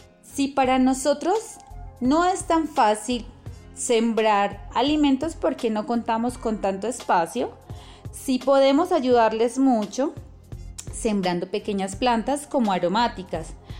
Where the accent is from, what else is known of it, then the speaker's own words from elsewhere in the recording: Medellín, Antioquia, Colombia; soy de Medellín y vivo en las afueras de la ciudad, en un lugar hermoso en el campo que se llama Santa Elena.